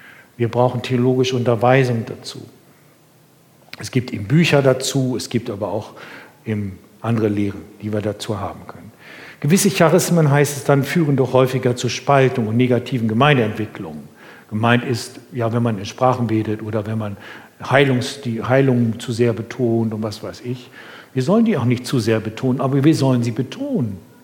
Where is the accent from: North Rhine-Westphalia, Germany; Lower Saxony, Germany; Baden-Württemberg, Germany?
Lower Saxony, Germany; Bückeburg; in meiner Heimatgemeinde da in Bückeburg